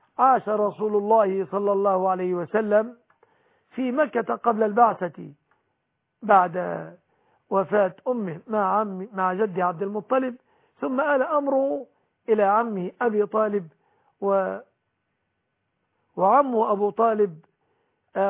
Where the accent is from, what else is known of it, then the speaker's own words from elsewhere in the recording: Egypt; بلادنا مصر